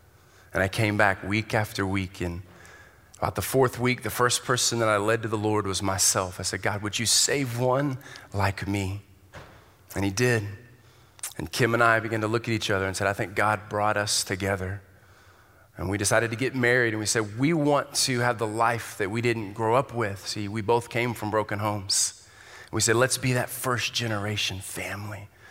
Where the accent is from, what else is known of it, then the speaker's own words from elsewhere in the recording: Texas, United States; As Mike said, I'm here from Houston, Texas. I grew up in Texas